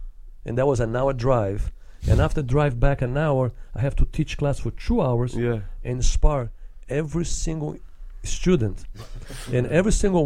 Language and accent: English; Rio de Janeiro, Brazil; English is a second language; moved away as an adult; now in United States; I thought I was lucky to be born and raised in Rio de Janeiro and survive out kind of scuffling situation that I've been in Brazil. And I had two daughters at the time.